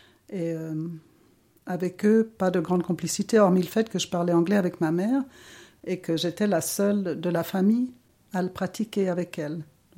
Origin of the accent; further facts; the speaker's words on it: Chambésy, Geneva, Switzerland; j'ai 69 ans, je suis originaire de Chambézy, dans le canton de Genève.